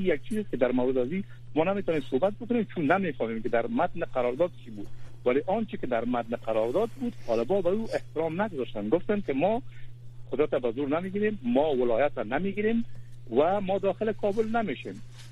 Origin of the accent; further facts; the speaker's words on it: Afghanistan; وقتی که برای دیگران میگیریم، میگوییم که ما افغان هستیم